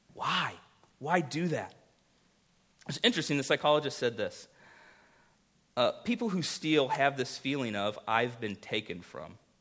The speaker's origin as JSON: {"language": "English", "town": "Miami", "region": "Florida", "country": "United States", "tie": "born or raised there", "said": "I grew up in Miami. My home was broken into like 5 times growing up."}